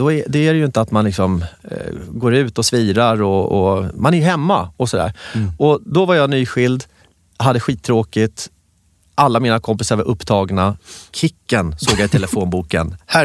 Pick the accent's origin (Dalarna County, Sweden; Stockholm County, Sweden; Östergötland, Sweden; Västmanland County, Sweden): Stockholm County, Sweden; Värmdö; där vi är uppvuxna på Värmdö